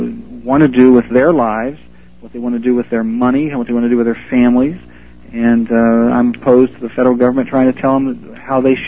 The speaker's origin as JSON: {"language": "English", "region": "Ohio", "country": "United States", "said": "From the very first thing I worked on had to do with a state income tax in my home state of Ohio, trying to repeal it."}